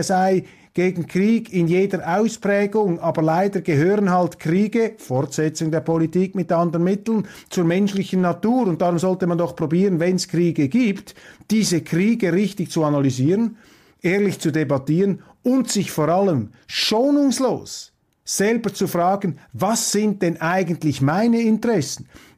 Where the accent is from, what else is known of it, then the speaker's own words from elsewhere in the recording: Switzerland; was mich als Schweizer und … im Speziellen außerordentlich gefreut hat.